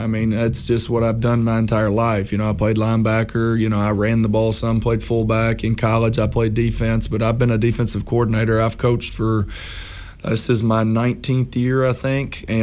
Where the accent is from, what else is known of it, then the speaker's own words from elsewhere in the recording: Mayfield, Kentucky, United States; I don't see that in essence because that's where I grew up. That's my hometown. You know, that's where I played ball.